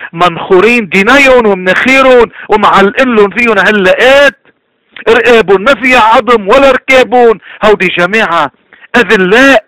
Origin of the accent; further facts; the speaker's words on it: Lebanon; دعونا كلبنانيين أول شيء نحمل الكرباج ونطرد من ذواتنا الخوف